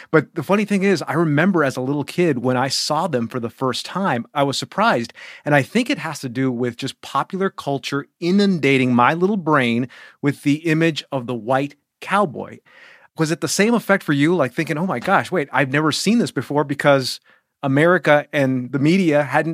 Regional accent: Los Angeles, California, United States; So, Ivan, I grew up in Los Angeles.

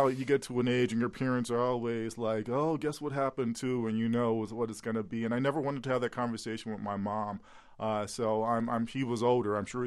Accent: Chicago, Illinois, United States; When I was a boy growing up in Chicago, my parents were separated.

